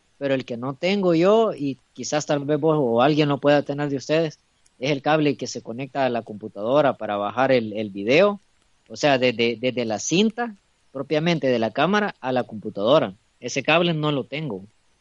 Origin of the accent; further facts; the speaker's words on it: El Salvador; Un saludito aquí desde El Salvador, pues. Como ustedes ya lo saben, y más de los que ya somos salvadoreños, pues aquí El Salvador es el pulgarcito de América. Es un país tan chiquito